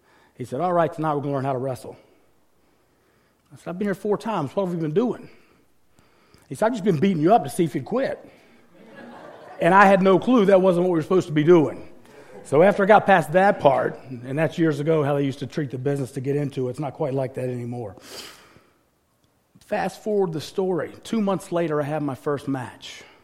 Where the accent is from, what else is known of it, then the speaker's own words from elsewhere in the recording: North Carolina, United States; I grew up in North Carolina, a small farm town